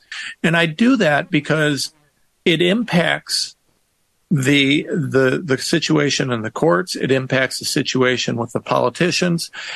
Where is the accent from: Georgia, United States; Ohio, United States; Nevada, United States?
Ohio, United States; I'm some guy from Ohio, so it took a while to develop my credibility.